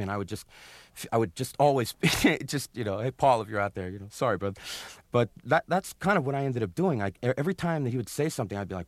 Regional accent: Brooklyn, New York, United States; I grew up in Brooklyn, and strangely enough, I portrayed somebody at that moment.

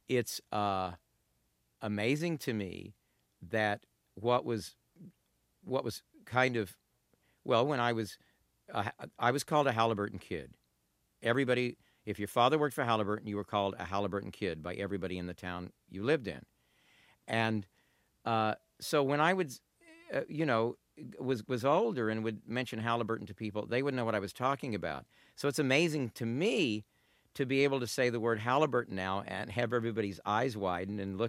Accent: Corpus Christi, Texas, United States; also born or lived in Odessa, Texas; So I grew up in Odessa, Texas for two years of my childhood, 20 miles from George W. Bush in Midland, who was growing up there at the same time. Most of my Texas years were in Corpus Christi down on the Gulf Coast

